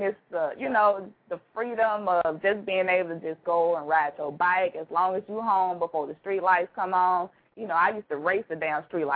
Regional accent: Mississippi, United States; I'm from the SIP. I'm from Mississippi.

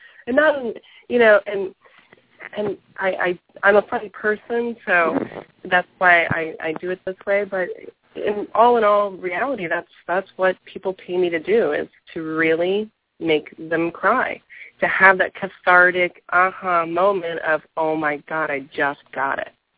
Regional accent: the South, United States; I grew up in the South in the Bible Belt.

